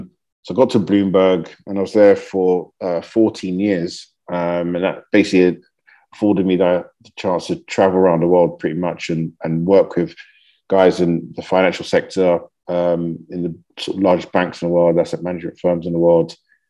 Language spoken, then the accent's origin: English; London, United Kingdom; So I'm born and raised in London. My mom's from Nigeria, my dad's from the US.